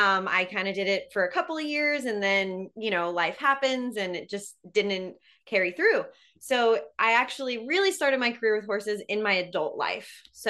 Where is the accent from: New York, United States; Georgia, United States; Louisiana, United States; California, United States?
California, United States; I'm from California, and he wanted to move to California.